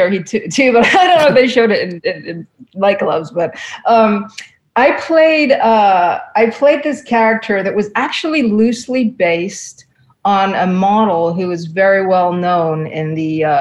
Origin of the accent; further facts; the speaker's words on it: England, United Kingdom; accent: British; at one point I was gonna maybe do my British accent because I grew up in England, and I mean, I don't really have a British accent anymore, but at that point it was a little bit stronger.